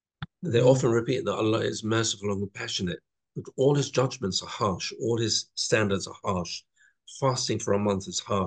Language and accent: English; Israel; I come from Israel, from a small Christian Arab community.